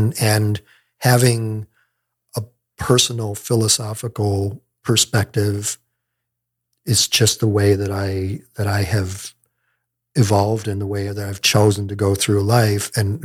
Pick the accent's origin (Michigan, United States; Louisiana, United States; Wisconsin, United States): Michigan, United States; I grew up in Michigan.